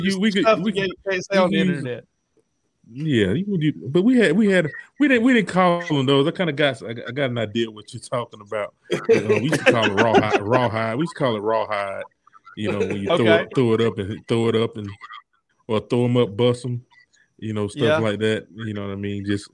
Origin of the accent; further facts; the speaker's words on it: Macon, Georgia, United States; born there; Yeah, just Macon, Georgia, man. I was born in Macon, Georgia. In the good old Macon Coliseum Hospital.